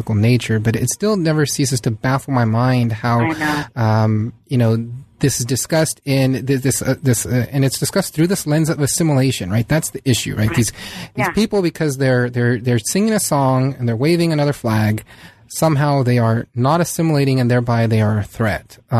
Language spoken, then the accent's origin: English; San Diego, California, United States; born or raised there